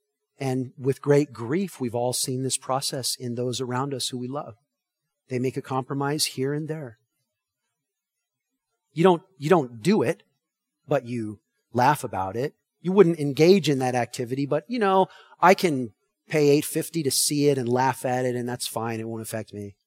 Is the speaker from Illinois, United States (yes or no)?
no; California, United States; growing up in Southern California